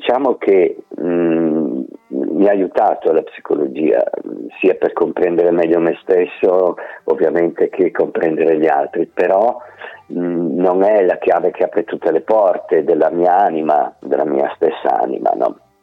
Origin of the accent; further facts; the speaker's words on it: Milan, Lombardy, Italy; now in Gallarate, Italy; Io sono nato a Milano, ho vissuto a Milano da ragazzino e poi mi sono trasferito, o meglio, la mia famiglia si è trasferita qui a Gallarate, vicino a Varese.